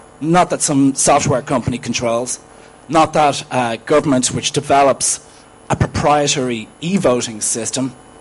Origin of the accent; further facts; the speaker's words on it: Dublin, Leinster, Ireland; I'm from Dublin